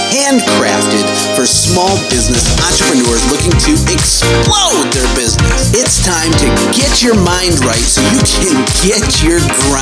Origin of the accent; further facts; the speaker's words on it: Michigan, United States; I'm from Michigan in the United States, born and raised.